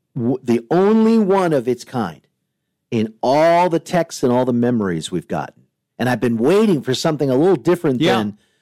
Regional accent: Corvallis, Oregon, United States; This was when we were in junior high and high school growing up in Corvallis.

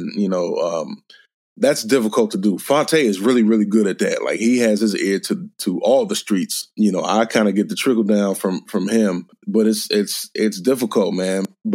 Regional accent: Detroit, Michigan, United States; That may have been the worst I've seen, and I'm from Detroit.

